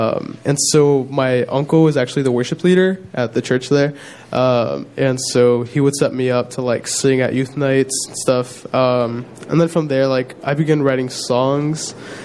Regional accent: Chicago, Illinois, United States; I'm from Chicago.

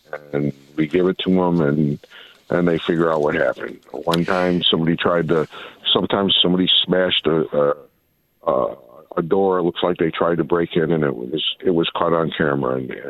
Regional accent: Olean, New York, United States; You got people all the way from my hometown in Olean listening

